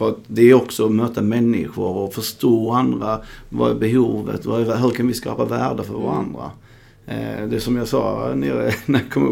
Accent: Skåne, Sweden; I Skansta, Hässleholm, jag är uppvuxen i Skåne då.

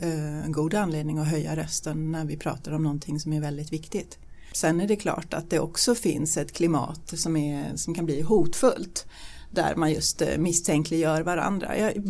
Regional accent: Denmark; now in Sweden; Jag är född i Danmark, jag är uppvuxen i Danmark.

